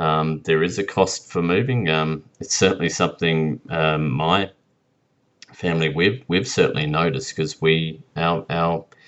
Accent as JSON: {"language": "English", "town": "Adelaide", "region": "South Australia", "country": "Australia", "said": "Now I'm from Adelaide or from South Australia."}